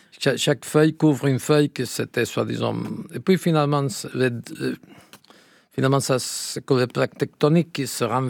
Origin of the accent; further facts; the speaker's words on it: Catalonia, Spain; first language Catalan; French is a second language; Parce que c'est ma langue maternelle. Et si j'écrivais de poésie, probablement j'écrirais en catalan.